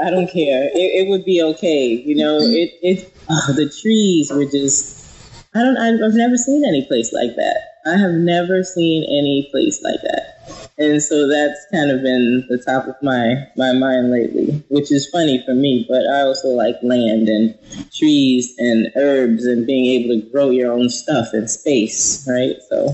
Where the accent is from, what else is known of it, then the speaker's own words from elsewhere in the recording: Queens, New York, United States; Oh, I'm from Queens, New York.